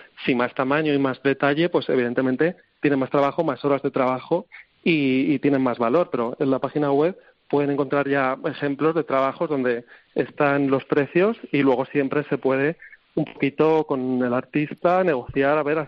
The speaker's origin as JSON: {"language": "Spanish", "region": "Valencian Community", "country": "Spain", "said": "yo soy valenciano, me dedico a esto hace no mucho tiempo, 7 años, no soy una persona tampoco muy mayor"}